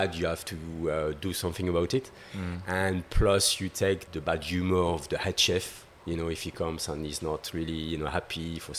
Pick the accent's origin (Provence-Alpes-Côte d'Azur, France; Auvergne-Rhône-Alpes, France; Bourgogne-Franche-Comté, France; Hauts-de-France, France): Auvergne-Rhône-Alpes, France; Neuville-sur-Saône; Yeah. A little bit outside Lyon.